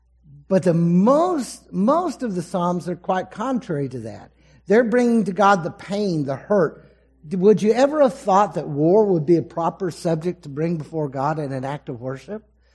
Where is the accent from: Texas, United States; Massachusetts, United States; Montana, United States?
Texas, United States; San Antonio; Now, many of you know, I just recently got back from San Antonio, the Alamo City, my home state.